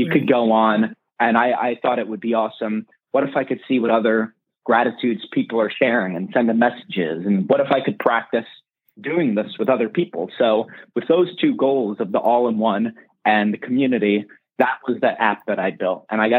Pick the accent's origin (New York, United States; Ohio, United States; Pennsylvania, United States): New York, United States; Well, I'm born and raised in New York, been building and designing apps for about 15 years.